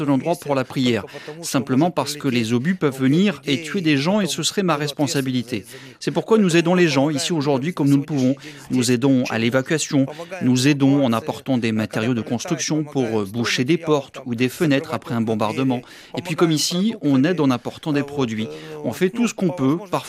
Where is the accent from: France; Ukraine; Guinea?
Ukraine; Crimea; moved away as an adult; also born or lived in Donbas; Moi aussi je suis un déplacé, je suis de Crimée.